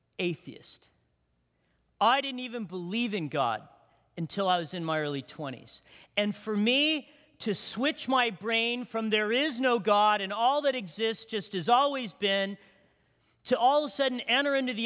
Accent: Big Bear, California, United States; When I was a kid growing up in Big Bear, by the way, I'm a hick from Big Bear.

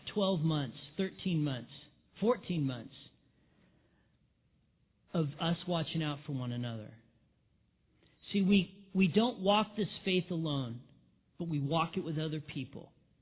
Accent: Big Bear, California, United States; And I remember times as a kid growing up in Big Bear.

